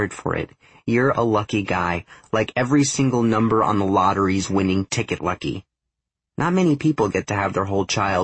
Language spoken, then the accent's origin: English; Seattle, Washington, United States; also born or lived in Boulder / Utah / San Francisco; I lived a lot of places. Seattle last, and most. I was born there. Then we moved to Boulder, but back to Seattle after a year. From there we moved to Utah, then San Francisco for a bit before going back to Seattle.